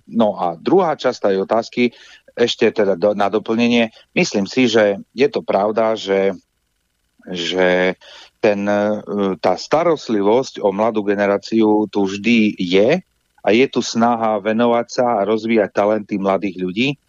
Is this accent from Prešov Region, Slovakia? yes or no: yes; Prešov, Prešov Region, Slovakia; v rámci východného Slovenska, lebo ja som z Prešova konkrétne